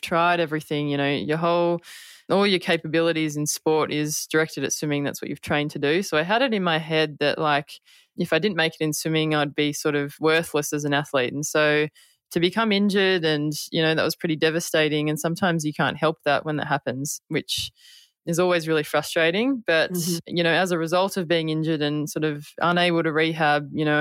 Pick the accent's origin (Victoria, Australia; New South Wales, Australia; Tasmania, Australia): Victoria, Australia; Melbourne; also born or lived in Falls Creek; I am the eldest of four, and I grew up in Melbourne